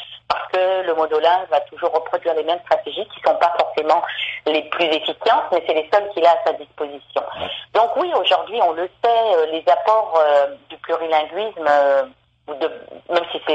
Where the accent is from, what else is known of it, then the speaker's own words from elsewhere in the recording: France; moi, je suis française, puis je sais que quand je vais en France, je suis toujours étonnée de voir que les titres des films